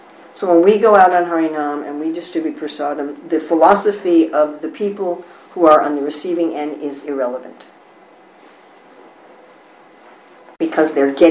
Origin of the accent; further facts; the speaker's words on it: New York City, New York, United States; I grew up in New York City.